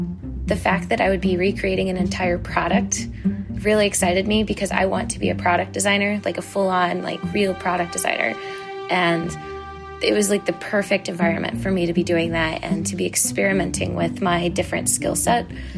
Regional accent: Virginia, United States; I'm from Virginia, ironically, but that's not why

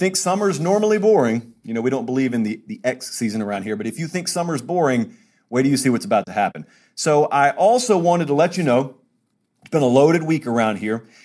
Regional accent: Georgia, United States; I grew up in Georgia.

